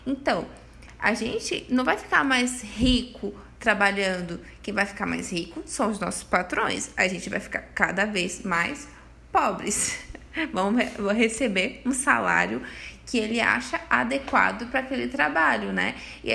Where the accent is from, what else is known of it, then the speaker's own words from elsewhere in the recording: Northeast Region, Brazil; Eu sou do Nordeste e eu conheço bastante lugares assim que mal tem saneamento básico, né, para pessoa sobreviver ali.